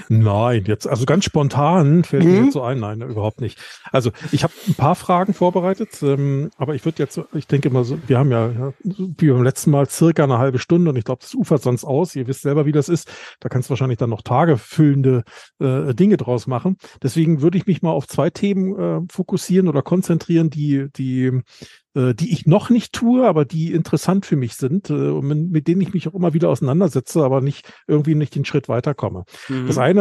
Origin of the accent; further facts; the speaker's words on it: Berlin, Germany; also born or lived in Lower Saxony; eigentlich komme ich aus Berlin. Und da sagt man, da sagt man überhaupt nicht moin, aber ich habe viele Jahre in Niedersachsen gewohnt, in der Nähe von Celle.